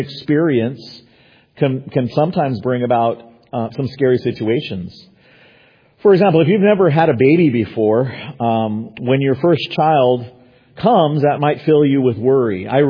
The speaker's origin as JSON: {"language": "English", "region": "California", "country": "United States", "said": "The more Bible churches that we have in California, the more hope I have for my home state."}